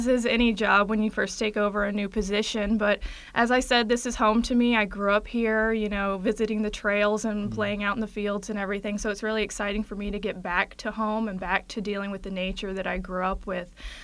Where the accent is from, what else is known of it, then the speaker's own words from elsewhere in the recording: Chantilly, Virginia, United States; Well, I'm a Fairfax County native. I was born and raised here in Chantilly, and where I attended Chantilly High School.